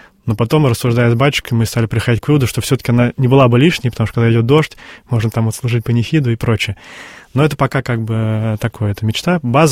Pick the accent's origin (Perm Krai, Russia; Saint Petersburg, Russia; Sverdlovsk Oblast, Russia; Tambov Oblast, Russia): Tambov Oblast, Russia; Inzhavino; я упоминаю, что я из Тамбовской области